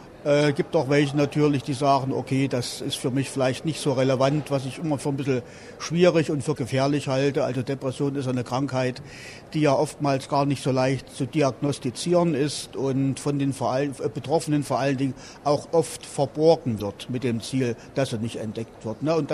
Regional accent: Thuringia, Germany; Also wie gesagt, ich komme aus dem Landkreis Saalfeld-Rudolstadt.

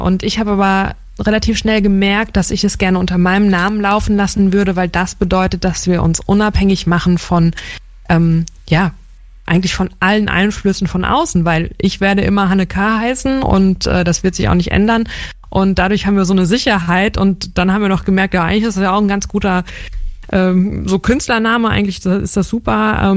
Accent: Diez, Rhineland-Palatinate, Germany; now in Mainz, Germany; Genau, ich wohne in Mainz. Und das nenne ich auch meine Heimatstadt und ich bin in Dietz bei Limburg an der Lahn aufgewachsen und auch das ist genau an der Grenze von Rheinland-Pfalz.

